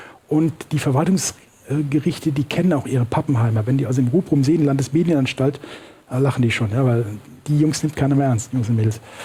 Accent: Rhineland-Palatinate, Germany; now in Cologne, Germany; ich bin gebürtiger Pfälzer, was soll denn das? Was soll denn hier der Rheinländer da, der Jeck? Gut, ich wohne auch in Köln, so ist es nicht.

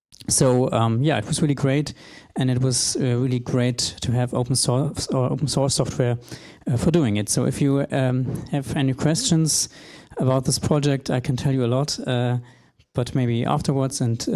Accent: Cologne, North Rhine-Westphalia, Germany; I come from Cologne, and I have one of my bands.

